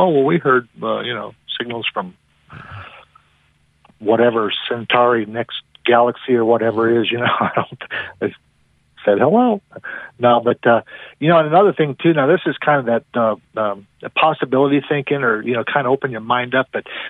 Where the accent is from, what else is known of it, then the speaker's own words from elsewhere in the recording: California, United States; also born or lived in Western Kentucky; back in the day growing up, I was telling you earlier about my stepdad that met my mom, married her, and we moved from Southern California back toward the East. Well, I can remember living in Western Kentucky.